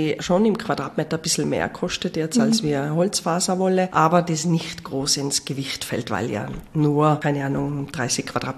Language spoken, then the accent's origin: German; Tyrol, Austria; aber auch bei uns in Tirol mit diesen Temperaturschwankungen sehr, sehr schwierig.